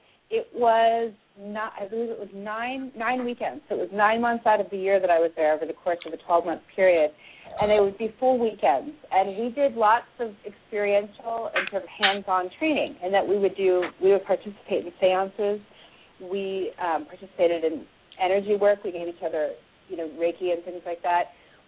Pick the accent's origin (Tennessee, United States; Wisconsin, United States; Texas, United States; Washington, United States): Washington, United States; Seattle; born there; Oh, thank you so much, Seattle. I was born in Seattle.